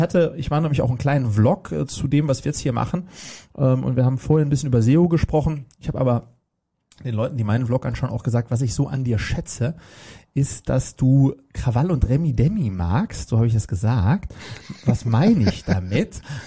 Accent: Berlin, Germany; Also ich komme aus Berlin-Kladow. Es war eine kleine Reise, aber eine, die sich mächtig gelohnt hat. Also kurz zu mir. … Ich sozusagen lebe im schönen Berlin-Kladow mit meiner Familie, zwei Mädels, 6 und 8 Jahre alt.

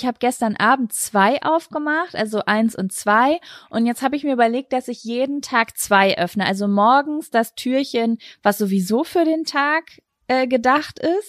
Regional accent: Lübeck, Schleswig-Holstein, Germany; Ich war die letzten 3-4 Tage in Lübeck, meine Heimatstadt, bei meiner Mama und bin gestern zurückgekommen.

